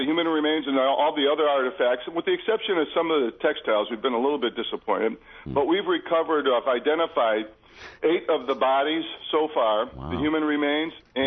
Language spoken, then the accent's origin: English; Ohio, United States; also born or lived in New York / Michigan; now in Charleston, United States; I was born and raised in Ohio and lived in New York for 5 years in Michigan, moved down to Charleston in about 1996.